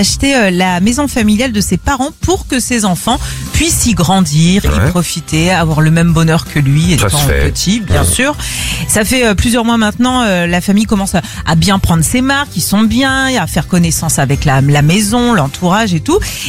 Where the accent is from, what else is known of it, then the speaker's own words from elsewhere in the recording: Pays de la Loire, France; Bon, on va filer chez moi dans la Sarthe.